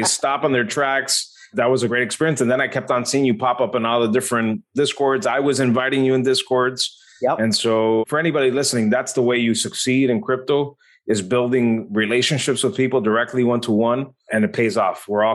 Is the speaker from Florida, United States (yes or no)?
yes; Miami, Florida, United States; Well, born and raised in Miami and being in tech